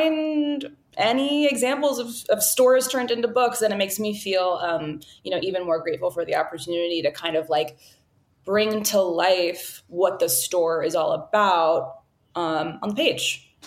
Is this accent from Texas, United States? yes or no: yes; Austin, Texas, United States; I mean, I grew up mostly in Austin, Texas